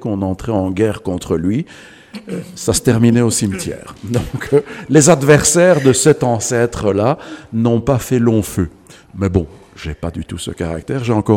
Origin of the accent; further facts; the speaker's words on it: Kananga, Kasaï-Central, DR Congo; born there; je suis né le 9 juin 1967 et je suis né à Kananga. Kananga, c'est le centre du Congo. C'est en plein centre du Congo, donc à mi-chemin entre Kinshasa et Lubumbashi.